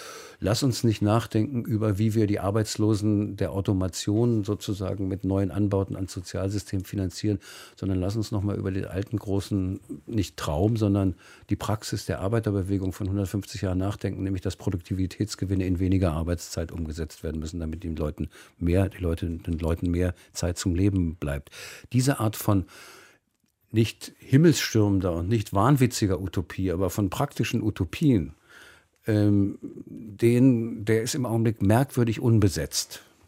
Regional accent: Hanover, Lower Saxony, Germany; Ich komme ja aus Hannover oder habe zumindest dort in meiner Schulzeit gelebt.

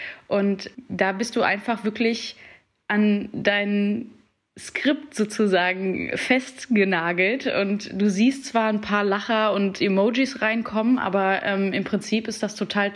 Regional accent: Heinsberg, North Rhine-Westphalia, Germany; born there; Man muss dazu sagen, ich komme auch gebürtig aus Heinsberg.

